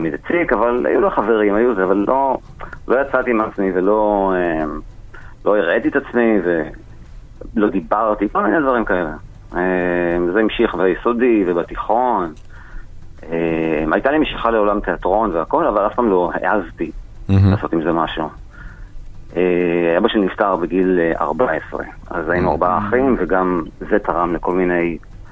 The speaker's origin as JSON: {"language": "Hebrew", "town": "Givatayim", "region": "Tel Aviv District", "country": "Israel", "tie": "born or raised there", "said": "אני הייתי, גדלתי בגבעתיים והייתי דרך הילד הכי קטן בכיתה כמעט."}